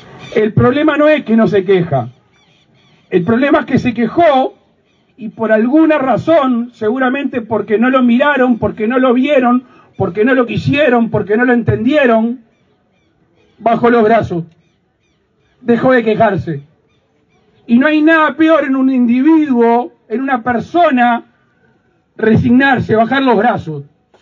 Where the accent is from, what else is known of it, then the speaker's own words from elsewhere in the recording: Uruguay; nos jactamos como uruguayos